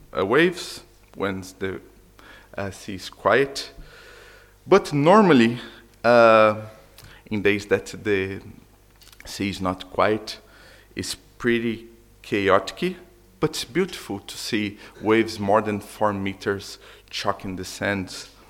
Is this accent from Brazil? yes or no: yes; Niterói, Rio de Janeiro, Brazil; English is a second language; I'm from Brazil, Rio. But indeed, I'm from Niterói, is the other side of the bridge